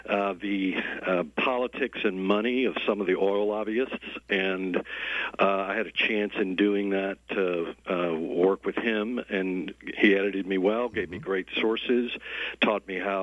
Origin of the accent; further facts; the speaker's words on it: Louisiana, United States; While I'm from Louisiana, I worked here initially, even as a clerk at the Baton Rouge paper, copy boy, if you will.